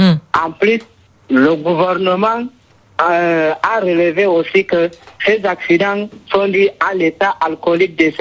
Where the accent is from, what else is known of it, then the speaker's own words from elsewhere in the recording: Cameroon; Ici, chez nous, au Cameroun, chaque semaine qui passe, chaque jour qui passe, les accidents routiers ne cessent de survenir.